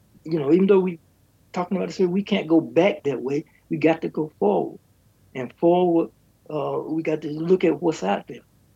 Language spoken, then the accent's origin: English; Georgia, United States; Well, I grew up in the South. I'm from Georgia, and I was down there during the era of Jim Crow.